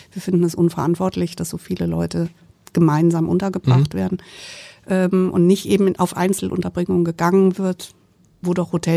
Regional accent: Karlsruhe, Baden-Württemberg, Germany; now in Hamburg, Germany; ich bin ja gar keine Hamburgerin. Ich komme aus Süddeutschland, aus Karlsruhe.

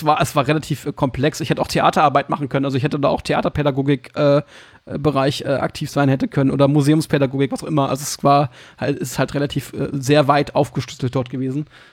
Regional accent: Hildesheim, Lower Saxony, Germany; Ich komme ja eigentlich aus Hildesheim.

